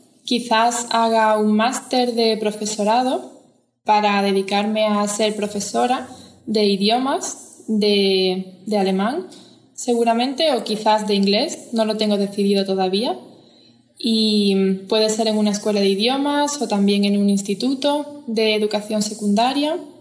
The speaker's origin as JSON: {"language": "Spanish", "town": "Málaga", "region": "Andalusia", "country": "Spain", "lives_now": "Innsbruck, Austria", "said": "tengo 22 años y soy de Málaga, una ciudad en Andalucía, en el sur de España. Y ahora mismo vivo en Innsbruck."}